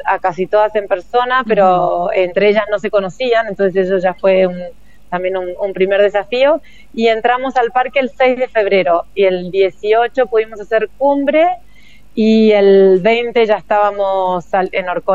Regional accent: Argentina; now in Chile; que soy argentina pero vivo en Chile ya hace unos años.

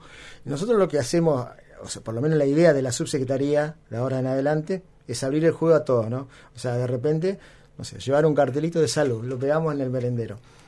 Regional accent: Ushuaia, Tierra del Fuego, Argentina; Por ejemplo, en Ushuaia, yo soy de Ushuaia

